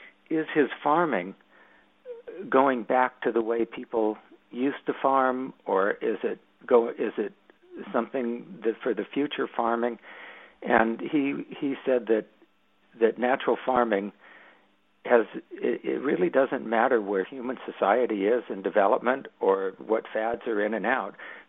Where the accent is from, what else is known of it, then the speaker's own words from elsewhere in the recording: Los Angeles, California, United States; also born or lived in Berkeley; I was kind of a city boy. I grew up in Los Angeles and then went to Berkeley, so this was my first time that I really was just living out in nature